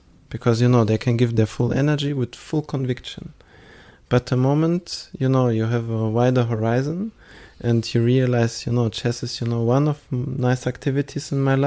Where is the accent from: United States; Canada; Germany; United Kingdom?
Germany; I know how privileged I am growing up in Germany, living there